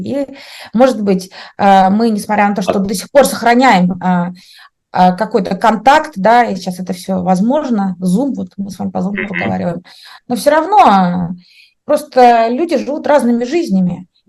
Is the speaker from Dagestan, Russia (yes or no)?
no; Nizhny Novgorod, Nizhny Novgorod Oblast, Russia; moved away; когда в последний раз я была в России, в Нижнем Новгороде, откуда я родом